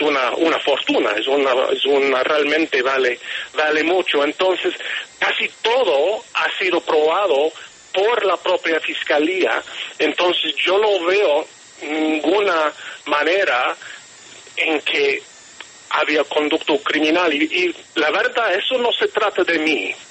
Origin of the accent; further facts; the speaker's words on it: United Kingdom; Spanish is a second language; Yo soy un periodista privilegiado en el sentido que soy británico.